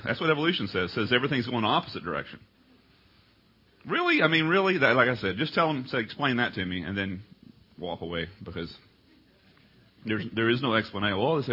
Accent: Texas, United States

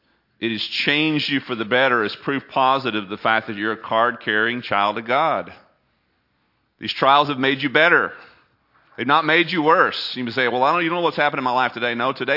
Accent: Houston, Texas, United States; I grew up near Astroworld, not very far from Houston.

